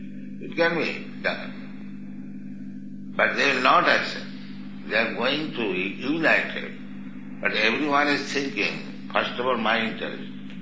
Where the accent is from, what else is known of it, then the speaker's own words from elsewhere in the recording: India; English is a second language; I'm Indian.